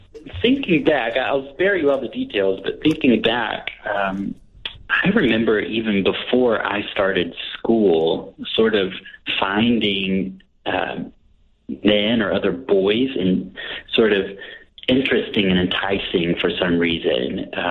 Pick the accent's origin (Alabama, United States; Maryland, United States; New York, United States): Alabama, United States; Hueytown; So I grew up in Hueytown, Alabama.